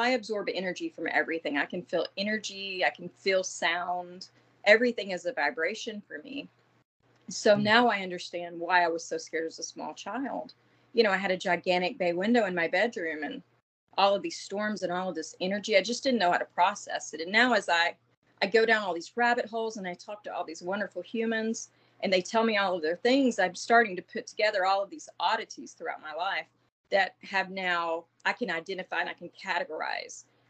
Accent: Southern US, United States; I'm from the South, so we would go like outside of cemeteries.

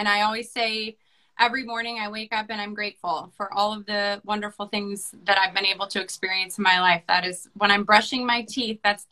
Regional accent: Michigan, United States; just so happened that I knew the sport because I grew up in Michigan

